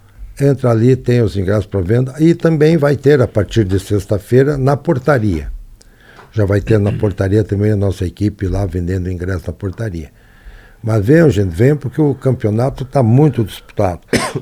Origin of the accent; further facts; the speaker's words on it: Francisco Beltrão, Paraná, Brazil; Eu sou de Beltrão